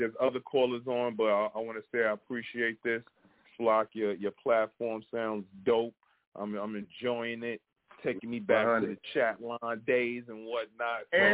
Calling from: New York City, New York, United States; from Bed-Stuy.

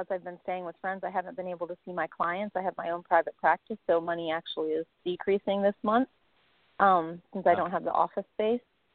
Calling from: Austin, Texas, United States; Hi, Reverend James and Aki. … in Austin.

